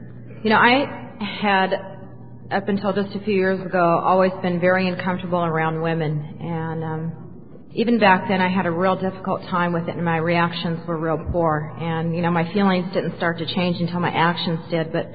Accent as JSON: {"language": "English", "town": "San Bernardino", "region": "California", "country": "United States", "tie": "born or raised there", "said": "I'm an Eskimo from San Bernardino, and that's why I'm an alcoholic. All the Eskimos from San Bernardino that I know are alcoholics."}